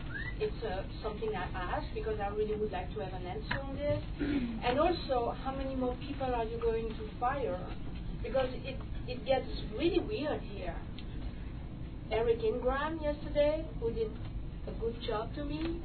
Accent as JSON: {"language": "English", "country": "Belgium", "second_language": "English", "said": "I live on 204 on Bayward. I have a strange accent. I come from Belgium, and I hope everybody will understand me. When we arrived here more than 20 years ago"}